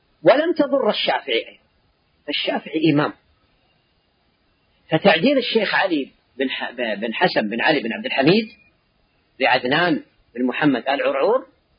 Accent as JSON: {"language": "Arabic", "country": "Saudi Arabia", "said": "لإخواننا السعودية في بلادنا السعودية"}